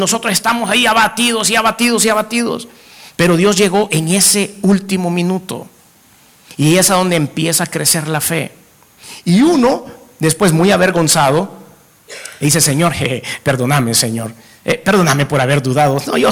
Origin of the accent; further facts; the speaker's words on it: El Salvador; Soy salvadoreño, no puedo hacer cola.